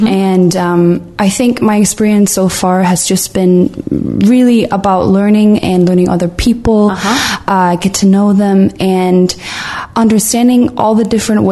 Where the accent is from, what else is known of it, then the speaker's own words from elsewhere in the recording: Copenhagen, Capital Region of Denmark, Denmark; Yeah, so I'm from Copenhagen